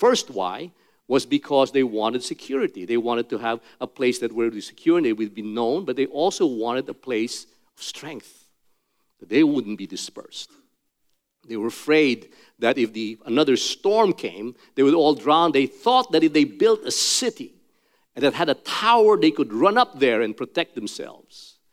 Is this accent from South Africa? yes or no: no; Philippines; For instance, I'm a Filipino.